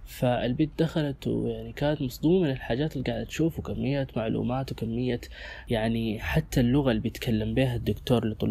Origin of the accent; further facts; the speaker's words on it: Sudan; سواء عندنا في السودان أو في الوطن العربي عموما